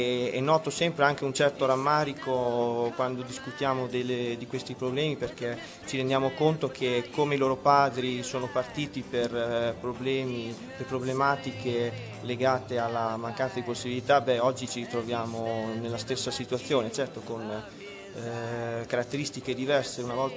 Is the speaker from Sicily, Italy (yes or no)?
no; Emilia-Romagna, Italy; now in Belgium; quando mi ponevano le domande da dove vieni esattamente dall'Italia, beh, ogni volta che rispondevo dalla Romagna, dall'Emilia Romagna